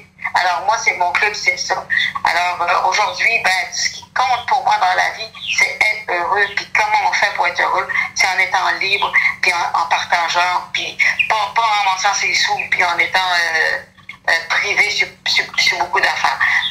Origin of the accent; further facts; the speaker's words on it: Quebec, Canada; Je suis acadienne, et puis quand j'étais plus jeune, puis que je disais que j'étais acadienne, les gens disaient « tu peux pas être acadienne, tu viens du Québec ».